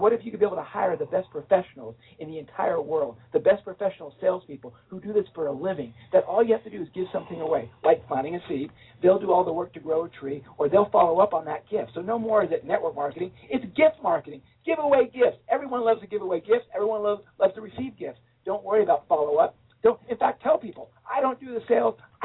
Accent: San Diego, California, United States; also born or lived in New York; Thank you. I was born in New York, raised in San Diego.

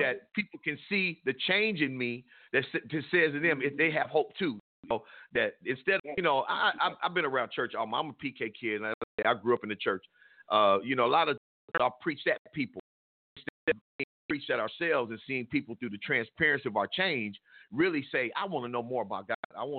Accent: Compton, California, United States; You know, I grew up in Compton.

